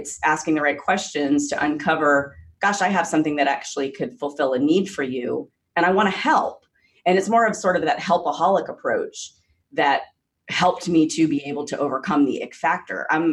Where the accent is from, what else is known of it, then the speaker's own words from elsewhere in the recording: the South, United States; And so I'm originally from the South